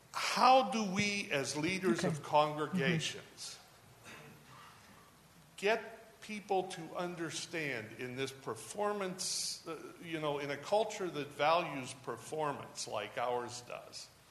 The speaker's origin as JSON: {"language": "English", "country": "United States", "said": "Like most Americans, I'm a hodgepodge of ethnicity, but I'm predominantly Welsh."}